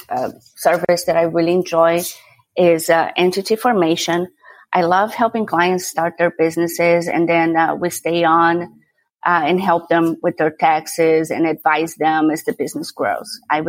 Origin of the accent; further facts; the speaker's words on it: Brazil; first language Portuguese; English is a second language; also born or lived in Hong Kong / Paris / Santiago; now in Houston, United States; I've been here 20-somewhat years, but I'm originally from Brazil, so my first language is Portuguese.